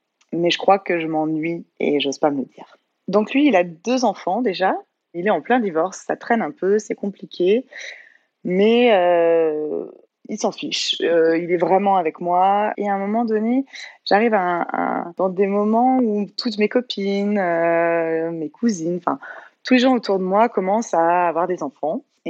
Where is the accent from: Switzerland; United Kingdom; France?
France; Bordeaux, Nouvelle-Aquitaine; moi, à la base, je viens de Bordeaux et c'est assez différent